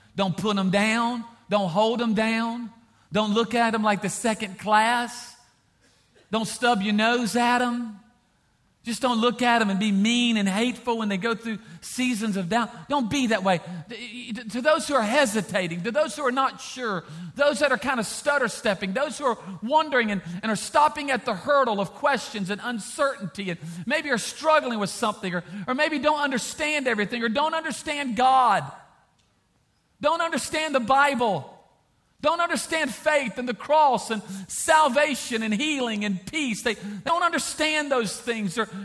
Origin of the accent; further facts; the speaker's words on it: Texas, United States; We love you. We're from Texas.